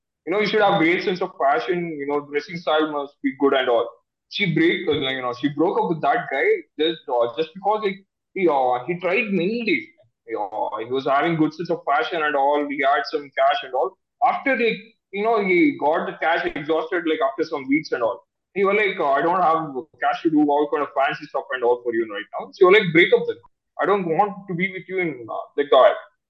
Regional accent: Hassan, Karnataka, India; I'm from Hassan actually.

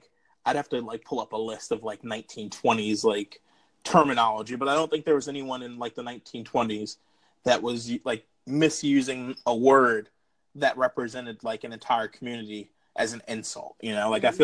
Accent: Pennsylvania, United States; oh, I'm from Pennsylvania. And people are like, oh, my cousin's from Pennsylvania. Do you know him?

